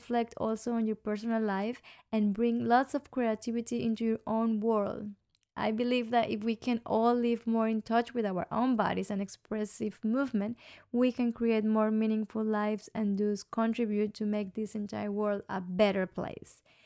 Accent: Colombia; I am from Colombia

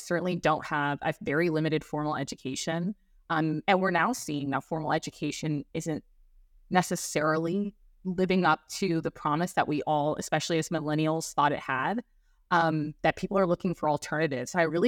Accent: Los Angeles, California, United States; It's really great because growing up in Los Angeles, first of all, I never traveled.

